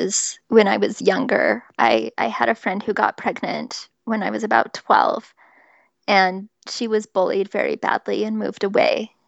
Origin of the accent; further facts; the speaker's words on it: Idaho, United States; I grew up in very close to Rexburg, Idaho, and my hometown was over 99% Mormon. So it was a very Mormon upbringing.